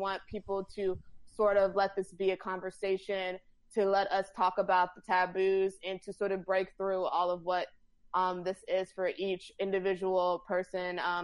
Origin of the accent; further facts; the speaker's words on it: United States; I think it's also the fact that we're American women.